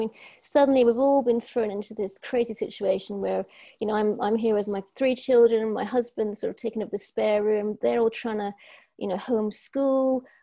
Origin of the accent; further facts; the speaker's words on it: Scotland, United Kingdom; I'm a Scot